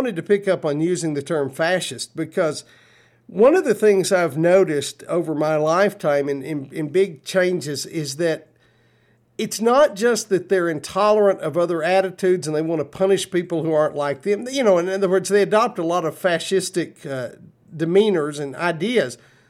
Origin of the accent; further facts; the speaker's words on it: United States; And I don't get that as an American.